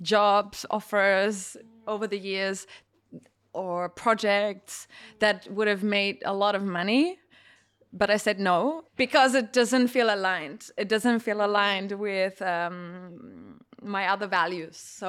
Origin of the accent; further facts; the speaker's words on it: Germany; English is a second language; Because I come from Germany. So I don't need to say anything else about that.